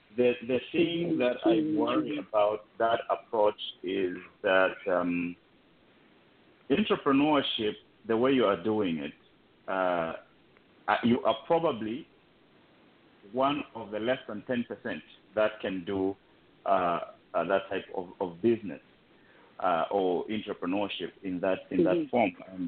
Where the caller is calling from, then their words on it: Washington, District of Columbia, United States; Washington, D.C. I'm calling you from the District of Columbia.